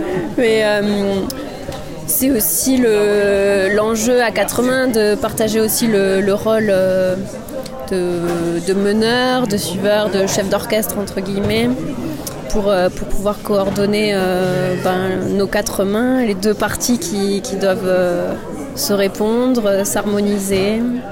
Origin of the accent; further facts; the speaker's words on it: Perpignan, Occitanie, France; Moi, je suis originaire de Perpignan, en France.